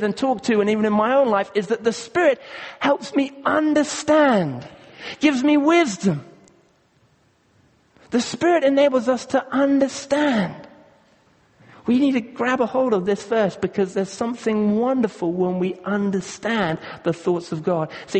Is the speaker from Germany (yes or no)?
no; Kenya; now in United Kingdom; and we grew up together in Kenya